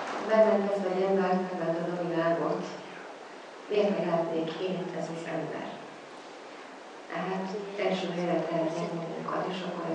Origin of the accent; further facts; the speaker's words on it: Great Hungarian Plain, Hungary; én is az Alföldről jöttem.